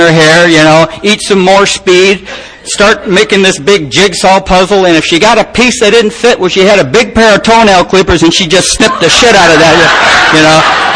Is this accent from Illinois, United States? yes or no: no; Detroit, Michigan, United States; born there; I was born in Detroit. I was a little city off there, Pontiac, in St. Joseph Hospital.